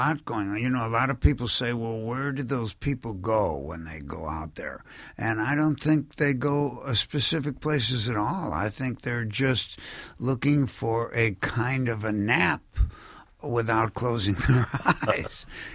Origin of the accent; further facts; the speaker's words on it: Winnetka, Illinois, United States; also born or lived in Glencoe; I mean, when I grew up on the North Shore outside of Chicago in Winnetka and Glencoe, and when you go 150 miles west of Lake Michigan, it starts getting very black and white.